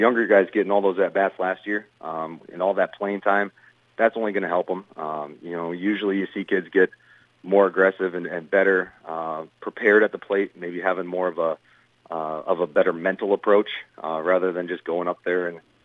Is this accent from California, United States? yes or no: no; Mason City, Iowa, United States; I'm from Mason City originally. I'm a Newman Catholic kid, so baseball is kind of in the bloodlines up there.